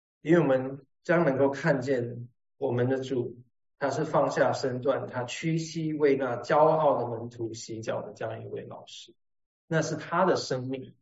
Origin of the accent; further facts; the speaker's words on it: Penang, Malaysia; 我们槟城人的一个文化就是超级会计较，超级。